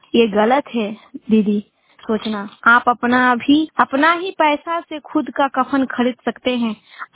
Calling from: Rampur, Bihar, India; रामपुर पंचायत हसनगंज प्रखंड तथा जिला कटिहार की निवासी हूँ।

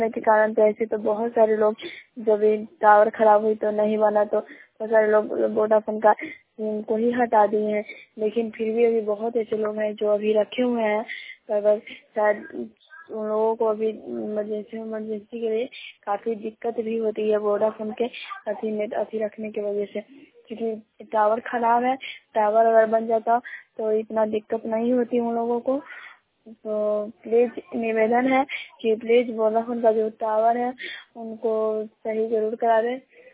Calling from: Shahbazpur, India; मैं रिपोर्टर … शाहबाजपुर पंचायत के शाहबाजपुर गांव से बोल रही हूँ।

